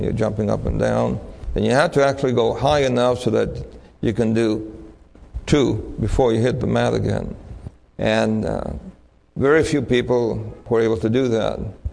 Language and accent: English; Santurce, Puerto Rico; he said, so where are you originally from? I said, Puerto Rico. He said, what part of Puerto Rico? I said, Santurce. He said, what part of Santurce? I said, El Fanguito. He said, no. You didn't come from there, did you? I said, yeah, that's where I was born.